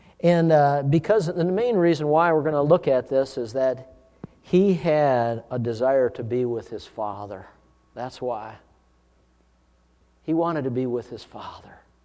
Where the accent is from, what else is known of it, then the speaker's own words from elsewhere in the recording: Duluth, Minnesota, United States; I'm from Duluth, Minnesota. Duluth, Minnesota is like San Francisco. Duluth, Minnesota is built on a hill.